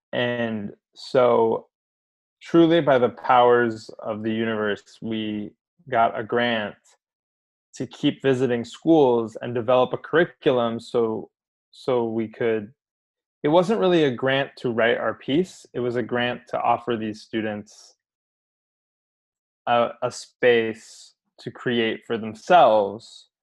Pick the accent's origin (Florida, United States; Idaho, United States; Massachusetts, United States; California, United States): California, United States; Palos Verdes; now in New York, United States; I grew up in Los Angeles in a small, not small, but I grew up in a suburb of Los Angeles called Palos Verdes, which is right on the water.